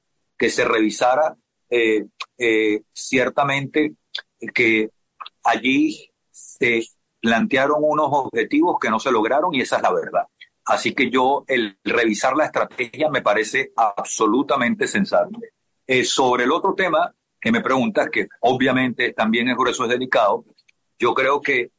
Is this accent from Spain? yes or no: no; Venezuela; Ya te hablo como venezolano, como un tipo que estaba metido en una embajada